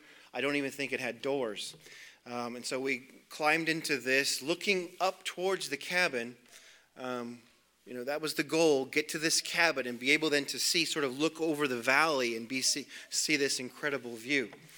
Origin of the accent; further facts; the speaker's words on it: Montana, United States; Growing up in Montana, you sometimes hunt by following logging roads